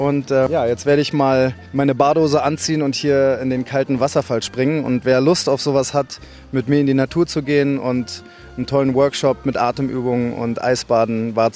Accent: Berlin, Germany; In Berlin riecht sie besser für mich, aber das versteht auch nur ein Berliner, glaube ich.

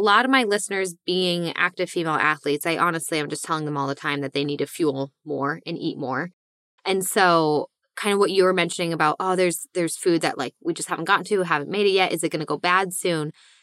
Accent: New England, United States; I grew up in New England, and like, okay, there's a certain way that I grew up.

